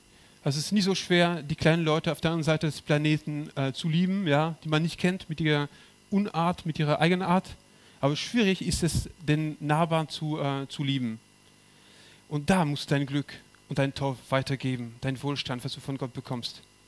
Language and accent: German; Corsica, France; Bei mir auf Korsika, wo ich herkomme, ich wohne am Strand